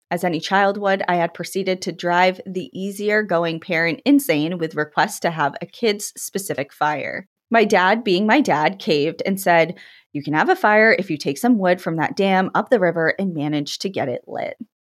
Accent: Oregon, United States; I'm from Oregon, which obviously means I know a lot about beavers.

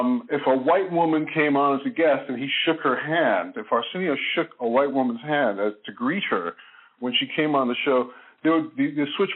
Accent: Brooklyn, New York, United States; The other thing was growing up in Brooklyn. I grew up in a very rough neighborhood

